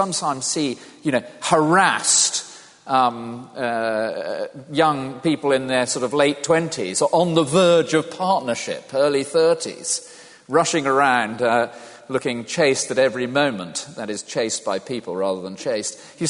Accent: Cromer, East of England, United Kingdom; born there; I was born in Cromer in a date which is none of your business.

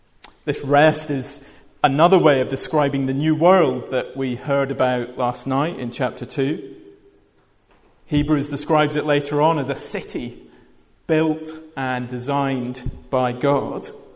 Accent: Glasgow, Scotland, United Kingdom; better than the opening of the Commonwealth Games, I have to say, as a Glaswegian.

